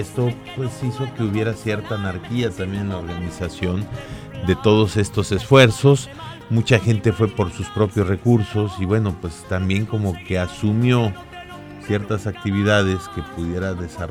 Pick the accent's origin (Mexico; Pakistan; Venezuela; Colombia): Mexico; como mexicanos, obviamente nos interesa el hecho de la imagen que estamos generando en el mundo